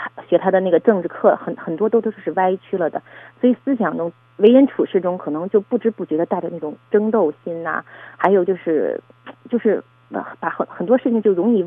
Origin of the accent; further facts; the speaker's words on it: China; moved away as an adult; now in United States; 实际上我是没有经历过文革这些事情的，那就是说从小长大呢，那就是念书，然后后来呢就出国，就到美国来。